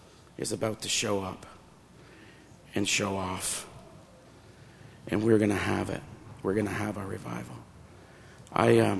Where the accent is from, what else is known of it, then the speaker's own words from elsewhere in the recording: Canada; an elder Mohawk from Akwesasne. I'm from Tinanega Mohawk Territory.